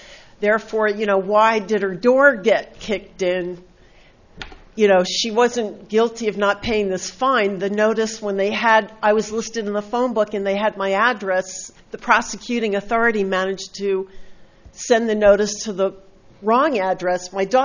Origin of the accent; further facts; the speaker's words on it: Oceano, California, United States; I'm from Oceano